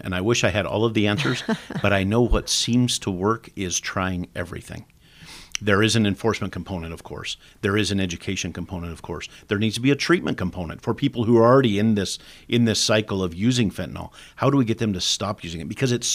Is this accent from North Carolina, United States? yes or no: no; Glenns Ferry, Idaho, United States; I grew up in Glens Ferry.